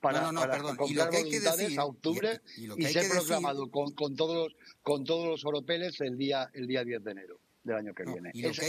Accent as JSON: {"language": "Spanish", "country": "Spain", "said": "Porque para mí como español me parece un oprobio"}